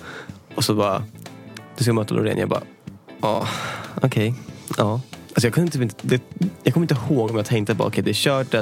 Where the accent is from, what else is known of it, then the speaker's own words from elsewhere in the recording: Västerås, Västmanland County, Sweden; Det ligger där jag växte upp i Gryta, Önsta typ.